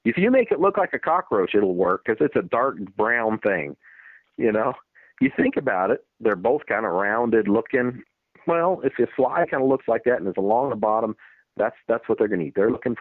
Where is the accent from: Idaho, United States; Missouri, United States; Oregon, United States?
Idaho, United States; moved away; I grew up in Idaho. My uncles were guides up there, fly guides.